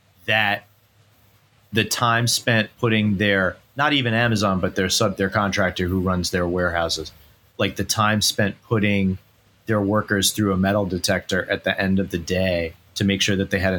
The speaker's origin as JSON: {"language": "English", "region": "Scotland", "country": "United Kingdom", "said": "because we're from Scotland."}